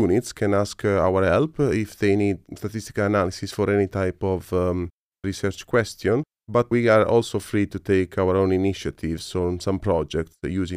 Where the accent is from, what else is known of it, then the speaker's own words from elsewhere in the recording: Italy; English is a second language; I was born and raised in Italy